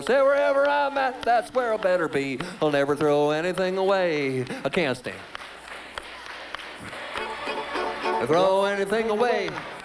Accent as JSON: {"language": "English", "region": "Missouri", "country": "United States", "tie": "born or raised there", "said": "an old boy that I grew up with back in Missouri."}